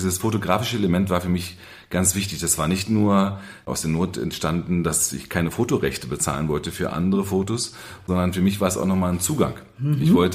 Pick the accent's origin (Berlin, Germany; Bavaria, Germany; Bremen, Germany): Berlin, Germany; als geborener Berliner, der nie so richtig weggekommen ist